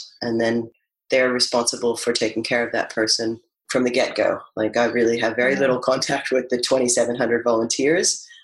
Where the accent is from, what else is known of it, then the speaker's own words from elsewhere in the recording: Canada; moved away; You may have picked up I have an accent. I came from Canada and back in 2003. So I have been here for some years now, 15, I guess.